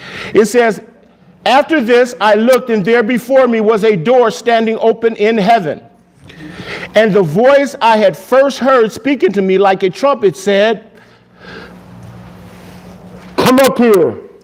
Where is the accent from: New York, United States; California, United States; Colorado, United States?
California, United States; Los Angeles; I grew up in South Central LA. It was a horrible experience.